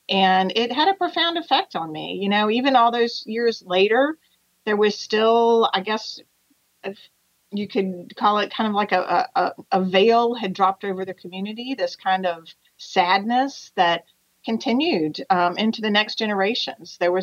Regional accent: Bedford, Virginia, United States; I grew up in Bedford

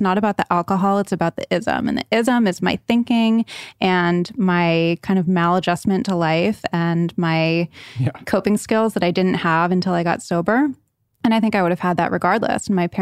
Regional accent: Rhode Island, United States; but I grew up in Rhode Island, really had everything, had a lot of opportunities and had a lot going on.

